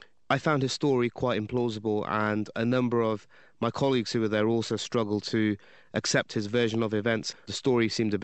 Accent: Birmingham, West Midlands, United Kingdom; Yeah, I'm originally from Birmingham.

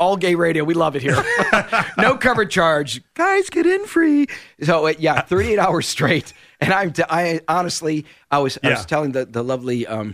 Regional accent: Milwaukee, Wisconsin, United States; we grew up in Milwaukee, Wisconsin.

